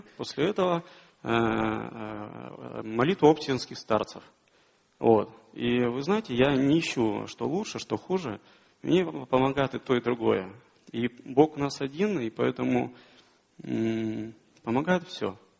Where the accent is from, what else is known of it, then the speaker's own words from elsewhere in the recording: Vologda, Vologda Oblast, Russia; я из Вологды. Я в свое время был в христианской религии, читал молитвы христианские.